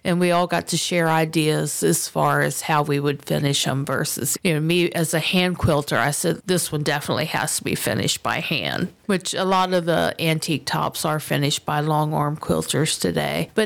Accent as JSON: {"language": "English", "town": "Walkersville", "region": "Maryland", "country": "United States", "said": "and I'm from Walkersville, Maryland."}